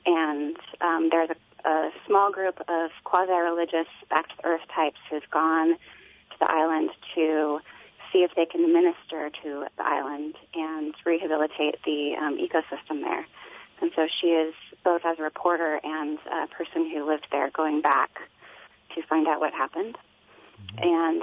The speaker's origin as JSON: {"language": "English", "town": "Seattle", "region": "Washington", "country": "United States", "tie": "born there", "said": "I was born in Seattle."}